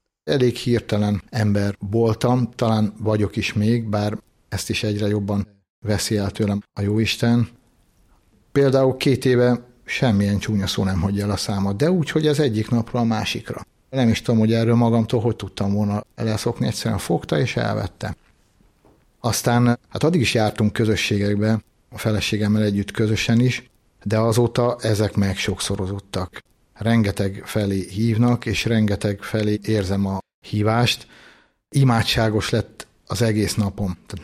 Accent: Dunaújváros, Fejér, Hungary; now in Máriabesnyő, Hungary; Besnyőről jöttem, ott élünk a Nagy Boldogasszony Bazilika tőszomszédságában. Mária Besnyőre Dunajvárosból kerültünk

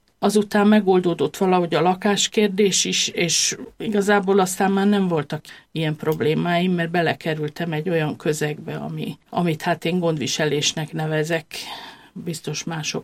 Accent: Sudan; egy nagyon konszolidált időszak volt ez az ország számára, tehát Szudán számára, ideális körülmények között nőttem föl, de nagyon zárt közegbe.

